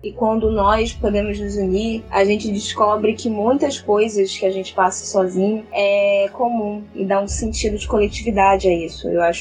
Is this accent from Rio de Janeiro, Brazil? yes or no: yes; Rio de Janeiro, Brazil; sou do Rio de Janeiro.